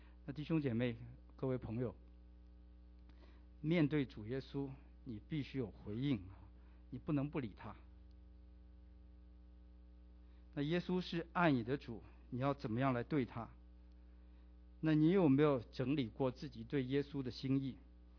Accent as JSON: {"language": "Chinese", "country": "China", "said": "就是我们中国人有句话说得好"}